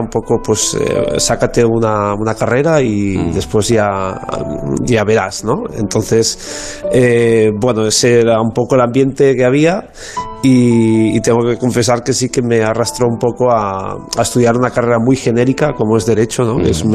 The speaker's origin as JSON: {"language": "Spanish", "town": "Falset", "region": "Catalonia", "country": "Spain", "tie": "born or raised there", "said": "se lo conté a una persona de la cooperativa de mi pueblo, de Falset"}